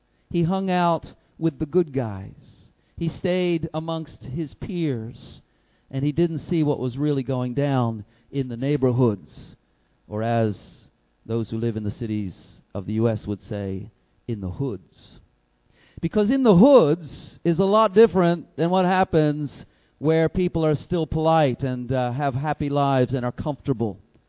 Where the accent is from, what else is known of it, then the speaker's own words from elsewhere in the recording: United States; If I know my home country of the U.S. of A.